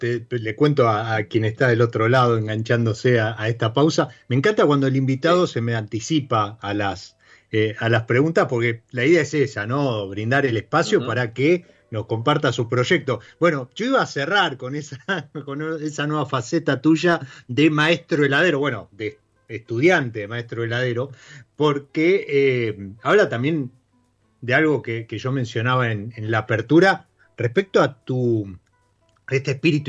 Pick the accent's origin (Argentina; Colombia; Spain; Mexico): Argentina; ¿Hoy tenemos una identidad como argentinos en la cocina?